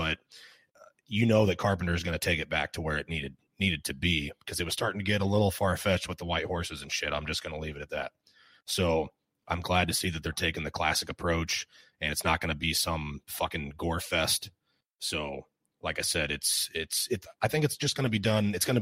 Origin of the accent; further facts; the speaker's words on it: Illinois, United States; So in Illinois, okay, I'm from Illinois, and there is a Warren County in Illinois.